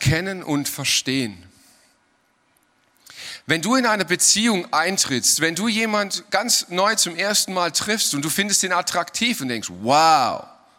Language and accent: German; Lüdenscheid, North Rhine-Westphalia, Germany; born there; geboren wurde ich in Lüdenscheid, das ist ja auch irgendwo auf der Welt, das ist eine Stadt.